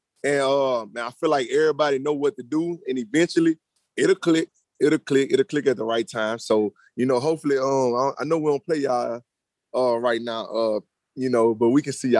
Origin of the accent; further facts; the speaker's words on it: Louisiana, United States; when you growing up in Louisiana, man, I ain't gonna lie, he like God around there.